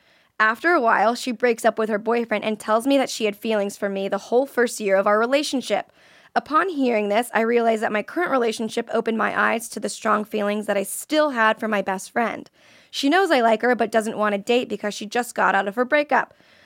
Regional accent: Florida, United States; I mean, I'm from Florida, so that's all we did.

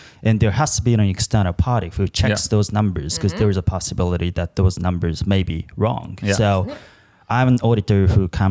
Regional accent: Japan; English is a second language; moved away as an adult; also born or lived in Australia; I was born and raised in Japan, but I decided to go to Australia when I was 22 years old

